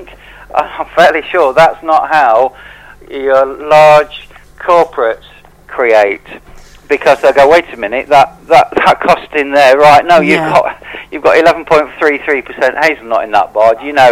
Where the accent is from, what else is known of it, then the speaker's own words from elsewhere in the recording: East Midlands, United Kingdom; No, actually, I'm from Derbyshire. I tend to work from home in Derbyshire